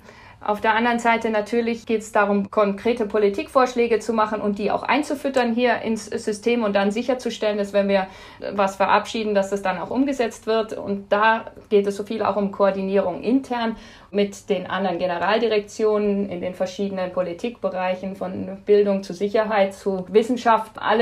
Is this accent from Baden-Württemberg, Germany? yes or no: no; Bavaria, Germany; Ich bin im Bayerischen Wald aufgewachsen